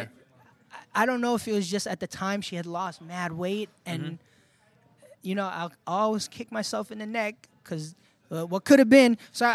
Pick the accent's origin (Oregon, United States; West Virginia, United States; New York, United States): New York, United States; Queens; But I'm from Queens, so I'm